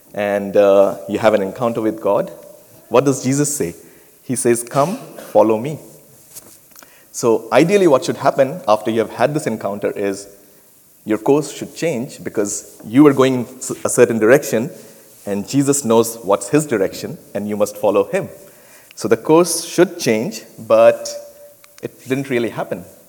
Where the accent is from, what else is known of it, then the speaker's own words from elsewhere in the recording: India; I come from India.